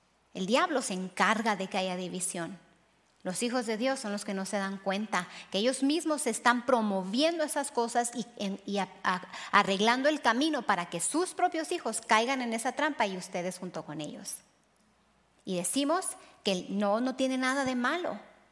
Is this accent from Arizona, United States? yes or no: yes; Mesa, Arizona, United States; Yo crecí en Mesa, en el Valle de Phoenix, se puede decir en el área metropolitana